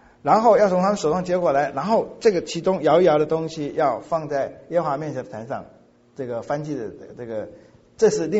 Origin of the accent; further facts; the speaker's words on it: Quanzhou, Fujian, China; 也跟我的家乡有点关系的。这我们福建在我的家乡有一批回族，这些回族我曾经在不同场合提到，这些回族是阿拉伯血统，1000年前。可是这些回族在福建泉州